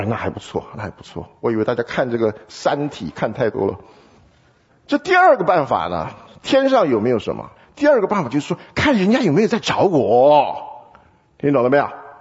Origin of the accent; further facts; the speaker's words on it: China; 这个 acronym 呢，就是不像我们中国人要背书啊，很多办法啊。比如说这个当初我小学的时候，